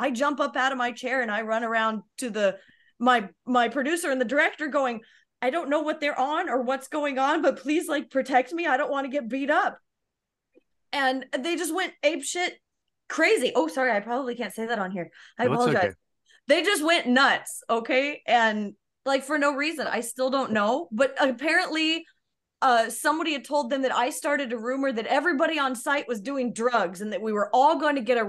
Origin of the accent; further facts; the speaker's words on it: Arizona, United States; I'm from Arizona. When it's 70 degrees, you get your jacket and you're freezing, you know?